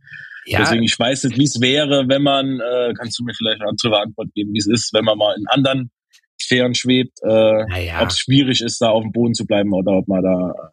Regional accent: Saarland, Germany; ich glaube, bei uns ist Mundpropaganda wie tatsächlich bei uns im Saarland echt noch schwerer

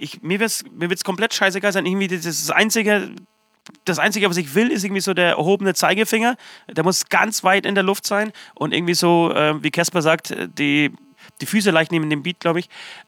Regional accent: Trockau, Bavaria, Germany; In meiner geheimen Höhle, da wo ich aufgewachsen bin, in meiner Hut praktisch, in Trockau.

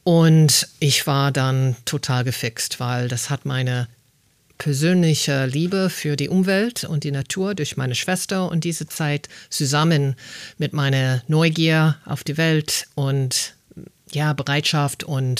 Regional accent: United States; German is a second language; Ich als Amerikanerin, Teenager, hatte keine Ahnung.

